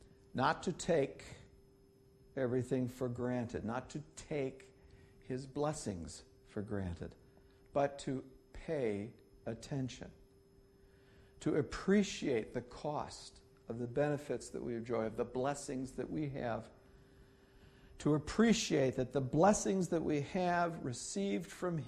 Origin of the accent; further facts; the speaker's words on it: New York, United States; where I grew up in New York State, there was something called a Regents exam